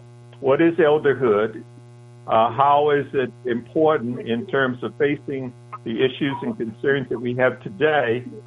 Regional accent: Kansas City, Kansas, United States; So I grew up in the Quintero district of Wyandotte County, which was almost totally black.

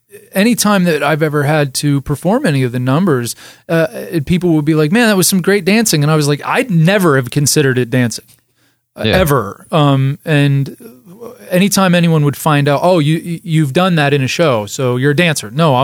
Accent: Pittsburgh, Pennsylvania, United States; I'm from Pittsburgh. We have the same pronunciation for hill, dill, mill, fill, all of those.

